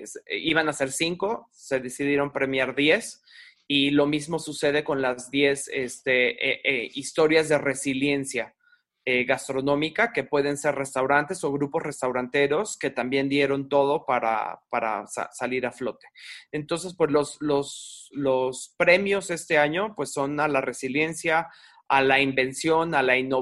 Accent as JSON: {"language": "Spanish", "country": "Mexico", "said": "y nosotros sobre todo que somos mexicanos y que somos tan afectos a la parte física, al apapacho, al abrazo, al contacto físico"}